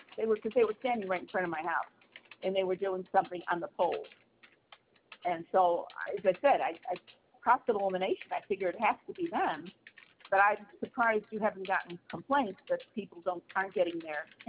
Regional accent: Kingston, New York, United States; but I'm from Kingston, all right, Kingston, New York.

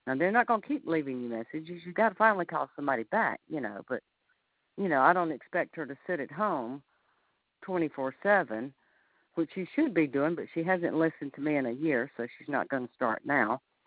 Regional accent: Montgomery, Alabama, United States; I grew up in Montgomery.

